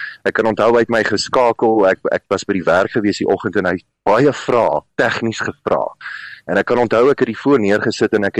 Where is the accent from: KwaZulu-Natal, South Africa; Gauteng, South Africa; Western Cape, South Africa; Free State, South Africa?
Free State, South Africa; born there; Ek was op Henneman op daai stadium hier in die Vrystaat, ek is gebore Vrystater.